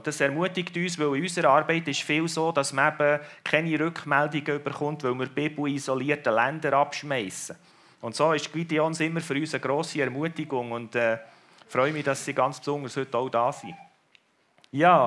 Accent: Australia; German is a second language; Wir sind extra aus Australien angereist. Wir sind Australier, wir wohnen in Australien. Allerdings bin ich in Goldiville oben aufgewachsen und darum kann ich noch ein bisschen Deutsch.

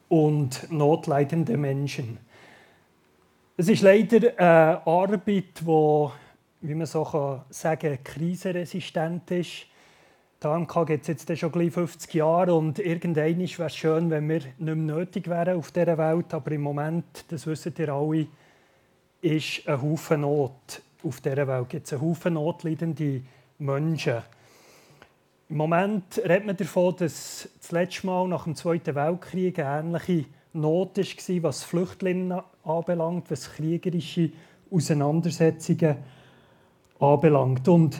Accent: Bern, Switzerland; Ich werde kurz etwas zu mir sagen. Ich bin im Emmental aufgewachsen.

